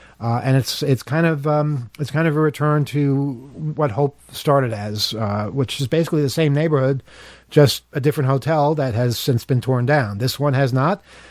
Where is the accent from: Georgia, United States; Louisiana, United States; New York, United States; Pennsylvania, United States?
New York, United States; Queens; I grew up in Queens too.